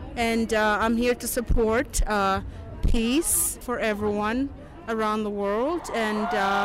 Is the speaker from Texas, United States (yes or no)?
yes; Dallas, Texas, United States; the United Nations gave us a refugee asylum to move here, and I was able to grow up in Dallas, Texas.